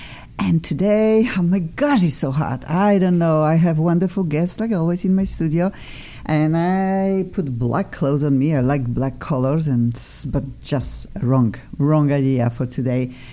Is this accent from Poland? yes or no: yes; Poland; English is a second language; I'm from Poland, the same.